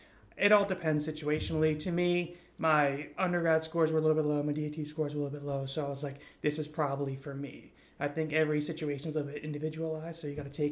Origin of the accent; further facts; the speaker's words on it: New Jersey, United States; now in Louisiana, United States; I'm from New Jersey, so a long way from Louisiana here